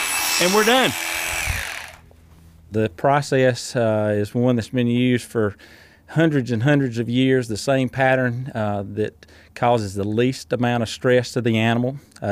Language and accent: English; Covington, Georgia, United States; I'm from Covington, Georgia, and I'm a professional sheep shearer.